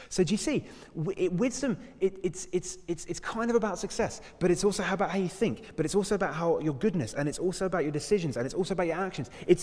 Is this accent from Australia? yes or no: no; Cambridge, East of England, United Kingdom; I grew up in Cambridge, surrounded by people from Cambridge University.